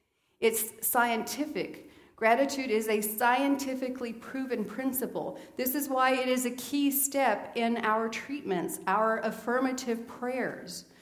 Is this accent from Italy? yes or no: yes; Italy; When I was a little girl growing up in Italy, I was trained to say thank you to everything.